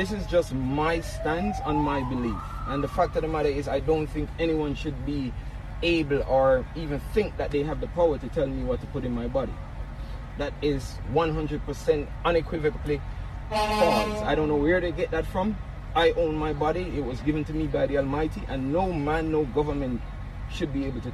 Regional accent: Brantford, Ontario, Canada; And I'm from Brantford, Ontario.

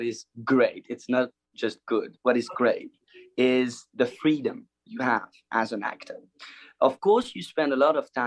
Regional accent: Paris, Île-de-France, France; Yeah, I am from Paris.

